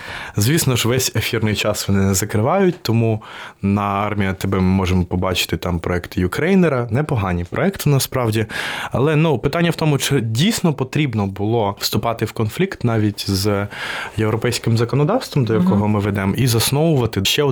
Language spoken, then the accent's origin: Ukrainian; Vylkove, Odesa Oblast, Ukraine; я з Одещини, з регіону України, де Україна була номінальною, як я завжди кажу, тому що єдине, що пов'язувало на той час нас з Україною, це герб на школі чи прапор біля входу. І на цьому все. Я вчився в школі по програмі «Руська школа».